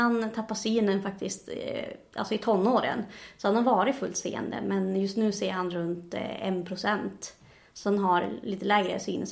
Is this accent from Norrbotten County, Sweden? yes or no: yes; Norrbotten County, Sweden; now in Umeå, Sweden; Jag är 27 år gammal och jag är uppvuxen i Tornedalen från början, men bor just nu i Umeå sedan 2 år tillbaka.